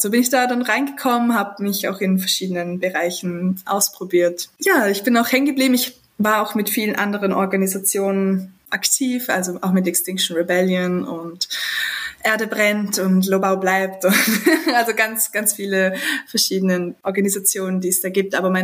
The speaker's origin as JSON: {"language": "German", "region": "Vorarlberg", "country": "Austria", "tie": "born or raised there", "moved": "as an adult", "lives_now": "Vienna, Austria", "said": "bald jetzt 23 Jahre alt. Ich bin aufgewachsen in Vorarlberg, in diesem ganz kleinen Zipfelchen in Österreich, an der Grenze zur Schweiz, und bin dann mit 18 Jahren nach Wien gezogen, um dort Soziologie zu studieren."}